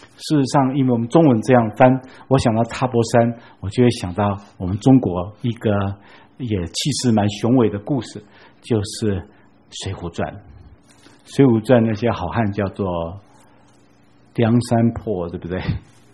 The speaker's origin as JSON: {"language": "Chinese", "region": "Taipei", "country": "Taiwan", "said": "我们台北人比较熟"}